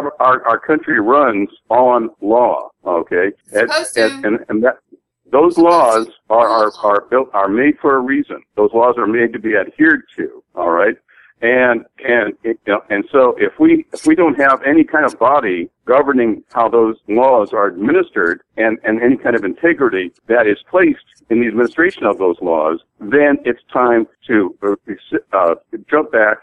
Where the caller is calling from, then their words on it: California, United States; And I'm speaking from California here.